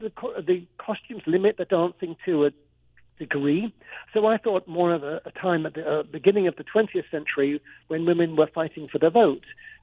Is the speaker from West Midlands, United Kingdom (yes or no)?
no; London, United Kingdom; also born or lived in Netherlands / England; Well, I have a very extraordinary story because I grew up in London